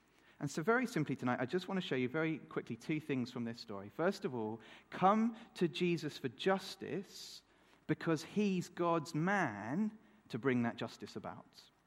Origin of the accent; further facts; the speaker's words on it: United Kingdom; if you follow the Tour de France as a Brit, all eyes are on Froome.